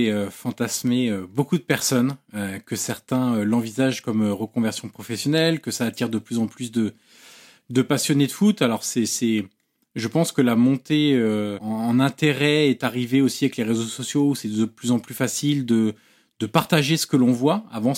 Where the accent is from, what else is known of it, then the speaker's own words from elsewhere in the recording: Auxerre, Bourgogne-Franche-Comté, France; je suis originaire d'Auxerre.